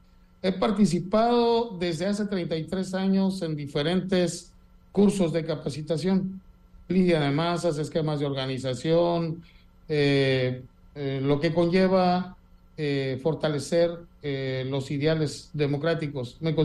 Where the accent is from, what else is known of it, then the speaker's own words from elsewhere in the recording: Acapulco, Guerrero, Mexico; now in Baja California Sur, Mexico; Yo amo Los Cabos, yo soy acapulqueño, pero de corazón chollero. Yo toda la vida lo he dicho, yo me considero baja californiano, yo aquí nacieron mis hijos, aquí ya tengo mis finados aquí en la Baja California